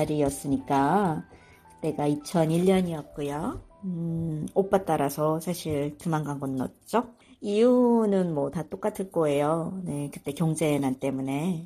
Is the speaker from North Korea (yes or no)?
yes; North Korea; also born or lived in South Korea; now in United States; 뿌리는 분명 북한이었지만 여기저기 많이 뻗어나갔어.